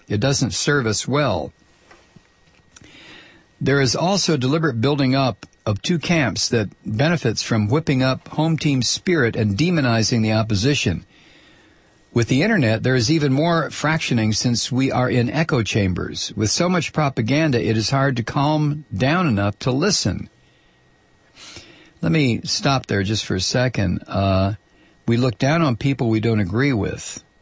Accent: San Francisco, California, United States; Demographically, I'm a hippie from San Francisco, and I'm not culturally inclined to be sympathetic to states' rights.

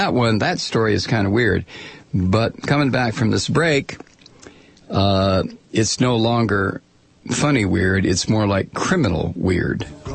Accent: Black Earth, Wisconsin, United States; Where are you from? Mazomany. Oh, really? I'm from Black Earth.

